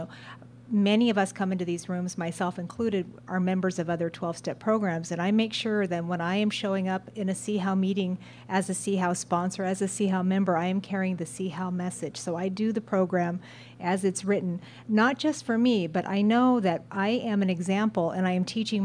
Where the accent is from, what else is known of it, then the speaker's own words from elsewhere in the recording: Redondo Beach, California, United States; from Redondo Beach, California, compulsive eater.